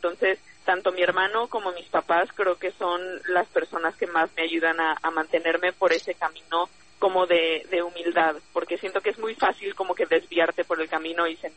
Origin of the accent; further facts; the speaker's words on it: Mexico; O sea, a lo mejor no somos muchísimas las mexicanas